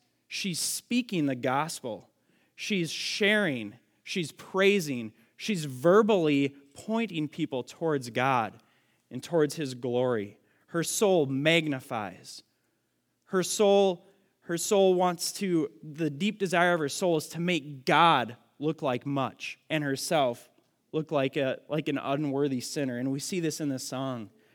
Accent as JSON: {"language": "English", "region": "Minnesota", "country": "United States", "tie": "born or raised there", "said": "And I saw this all the time growing up in Minnesota."}